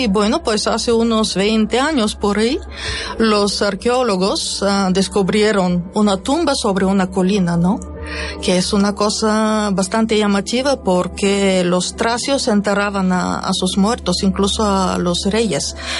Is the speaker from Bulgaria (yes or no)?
yes; Bulgaria; now in Spain; yo vuelvo a Bulgaria y voy a ver esto porque está al lado de mi casa prácticamente.